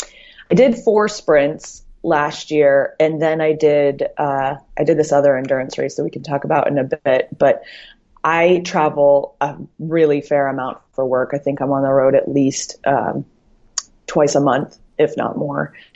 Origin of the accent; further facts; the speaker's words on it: Erie, Pennsylvania, United States; I grew up in Erie, Pennsylvania.